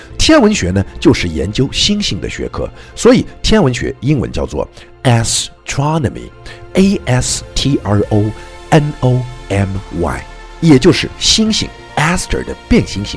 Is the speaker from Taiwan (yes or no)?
no; China; 我们中国人独有的十二生肖用英文就叫做 Chinese Zodiac